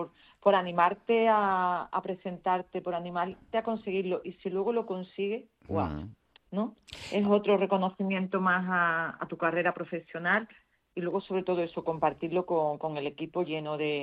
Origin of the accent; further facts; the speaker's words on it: Trebujena, Andalusia, Spain; sigue siendo la casa familiar donde me crié, donde nacieron todos mis hermanos, y esa es la sede principal. Seguimos estando en Trebujena